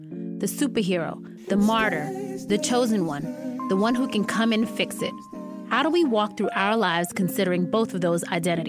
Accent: Brooklyn, New York, United States; I am from Brooklyn, born and raised before, in Fort Greene before it became like the cool spot where everybody want to live.

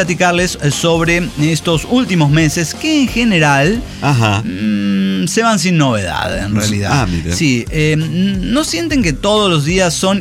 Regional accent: Guanajuato, Mexico; Sí, soy de Guanajuato.

